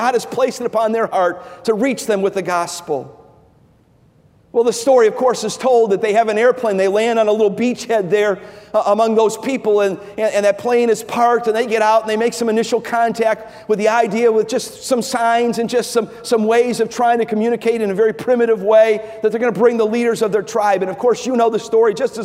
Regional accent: Cleveland, Ohio, United States; when I was a boy growing up in Cleveland, I was probably about maybe 10, maybe 11, maybe 12 years old.

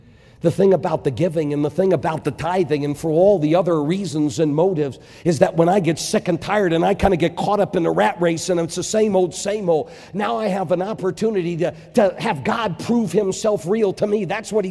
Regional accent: Connecticut, United States; That's the era I grew up in Connecticut.

